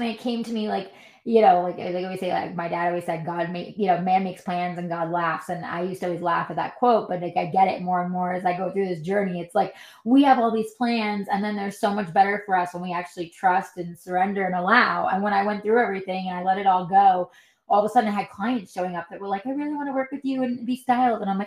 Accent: New York, United States; now in Los Angeles, United States; I'm originally from New York, and that team invited me and took me under their wing to work in LA on different projects

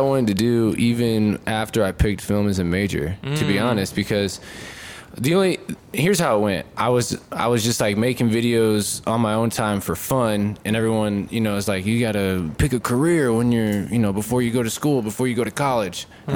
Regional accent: St. Louis, Missouri, United States; now in Georgia, United States; I'm from St. Louis, Missouri. 314. That's the Lou, baby.

